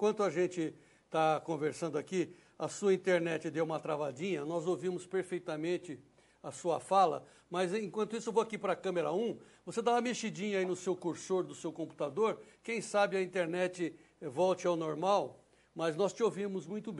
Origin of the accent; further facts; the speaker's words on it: Araraquara, São Paulo, Brazil; quando eu era criança lá em Araraquara, Alisson, o meu pai, ele era um pipoqueiro